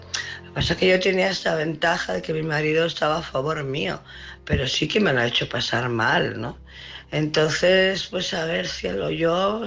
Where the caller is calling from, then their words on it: Barcelona, Catalonia, Spain; de Barcelona.